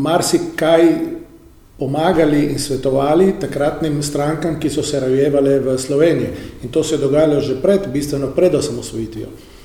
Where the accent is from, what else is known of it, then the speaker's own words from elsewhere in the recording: Friuli-Venezia Giulia, Italy; to smo mi Slovenci v Italiji seveda občutili na svoji koži